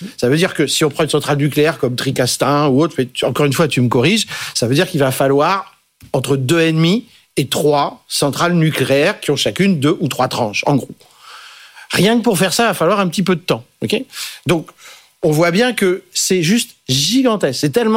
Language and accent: French; France; moi, en tant que Français, je suis assez fier.